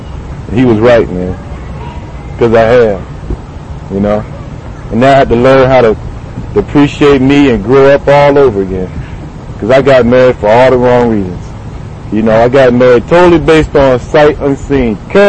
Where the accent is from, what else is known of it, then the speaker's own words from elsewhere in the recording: Virginia, United States; accent: southern; also born or lived in Illinois; I'm from Virginia. You might have picked up the southern accent.